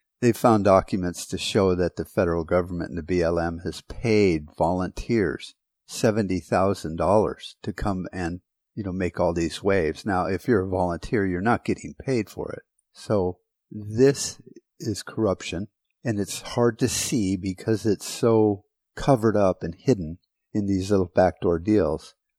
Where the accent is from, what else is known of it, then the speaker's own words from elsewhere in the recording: United States; Well, as an American, I don't like that.